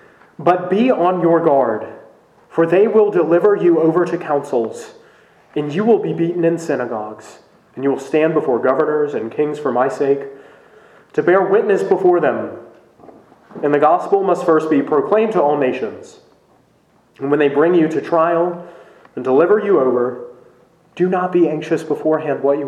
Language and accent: English; United States; I'm a Christian. My hope is in heaven. But I am also an American.